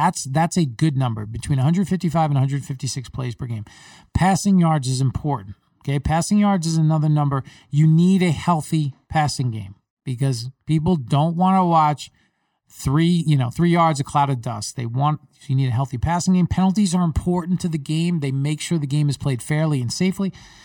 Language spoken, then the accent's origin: English; New York, United States; I remember growing up, I grew up in New York. I watched the Jets and the Giants.